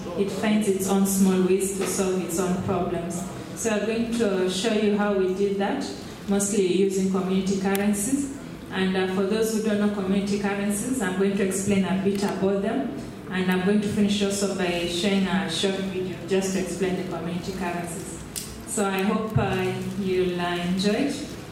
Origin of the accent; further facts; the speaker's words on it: Kenya; and I'm from Kenya